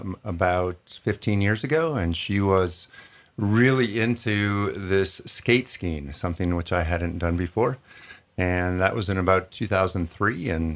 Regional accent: Midwest, United States; also born or lived in Wisconsin / Minnesota / Michigan; I grew up in the Midwest, Wisconsin, Minnesota, and Upper Peninsula, Michigan.

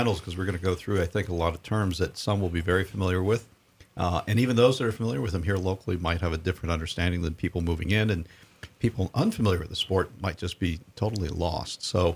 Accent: Colorado, United States; I grew up in Colorado, so I actually came to skiing first on what we called cross-country skis at that time.

